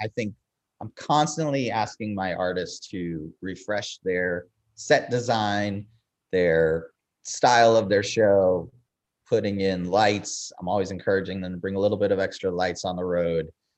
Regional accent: New York, United States; Growing up on Eastern Long Island, the Nassau Coliseum was an amazing place for shows for me.

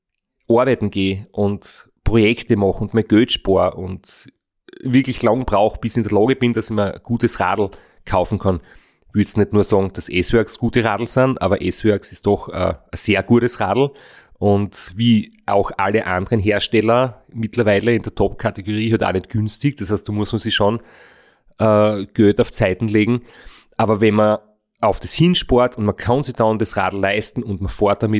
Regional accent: Austria; dass ich aus Österreich bin

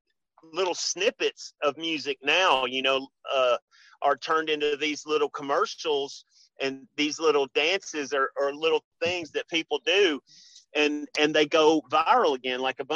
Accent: Memphis, Tennessee, United States; Because like I said, I grew up in Memphis. I grew up a poor Memphis boy.

